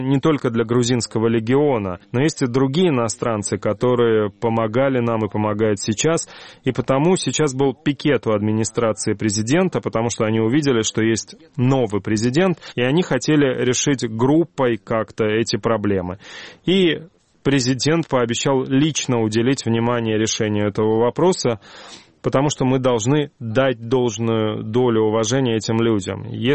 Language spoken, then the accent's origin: Russian; Mykolaiv, Mykolaiv Oblast, Ukraine; Если это мой родной город Николаев